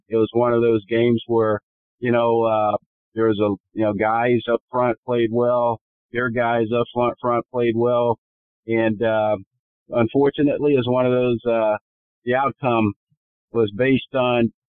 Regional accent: Shreveport, Louisiana, United States; Growing up in Shreveport, there was always a plethora of former or NFL players that I idolized

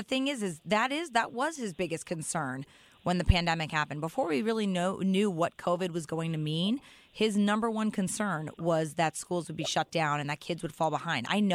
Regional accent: Fairfield, United States; I mean, I grew up in Fairfield, where I watched McKinley be one of the first schools in the country get torn down for mold.

